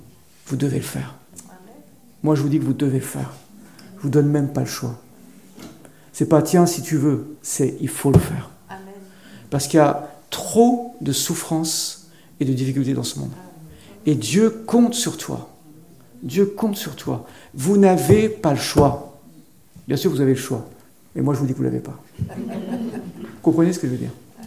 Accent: France; now in Switzerland; J'ai fait l'armée en Suisse, parce que je suis d'origine suisse. … quand j'étais petit, en France, parce que j'habitais en France.

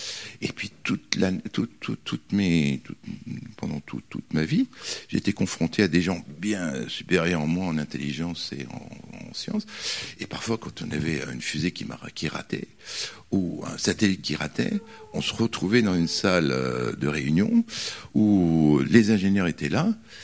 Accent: Canada; moi, parce que moi je suis canadien, je suis canadienne

